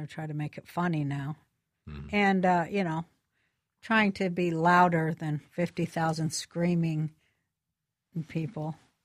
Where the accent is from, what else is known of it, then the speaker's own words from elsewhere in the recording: Salt Lake City, Utah, United States; born there; No, because I was born in Salt Lake.